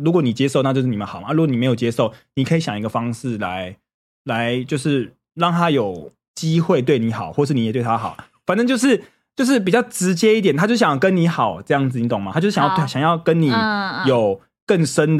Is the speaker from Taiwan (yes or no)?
yes; southern Taiwan, Taiwan; 我身为一个我在南部长大，不代表南部人的这个发言